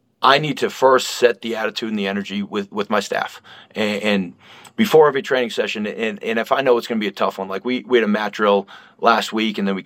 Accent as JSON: {"language": "English", "town": "Boston", "region": "Massachusetts", "country": "United States", "said": "Yeah, I'm from Boston originally."}